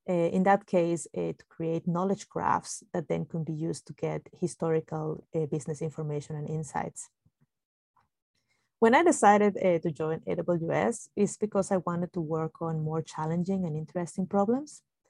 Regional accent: Venezuela; also born or lived in Japan; Well, from my side, I grew up in Venezuela and got my undergraduate degree in systems engineering there.

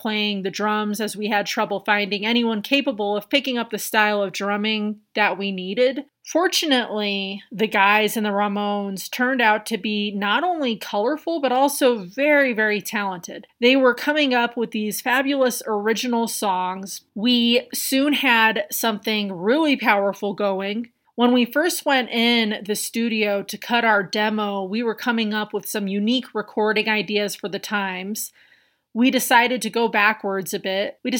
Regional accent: Forest Hills, New York, United States; the friends I grew up with in my hometown of Forest Hills, Queens.

